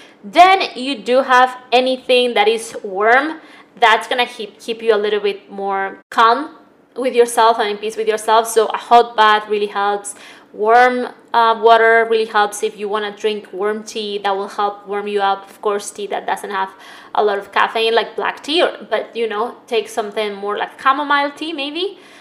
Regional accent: Spain; because I grew up in Spain

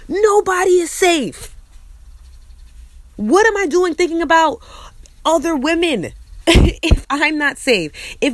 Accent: New York, United States; And I'm always like, oh, I'm from New York.

